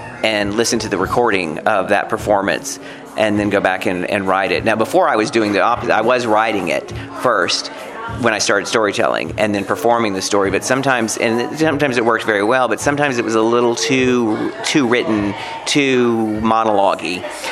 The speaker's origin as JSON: {"language": "English", "town": "Beaumont", "region": "Texas", "country": "United States", "tie": "born or raised there", "lives_now": "New York City, United States", "said": "my mother, my Texas tornado of a mother, Mama Jean, is on a plane from my hometown of Beaumont, Texas, to New York City."}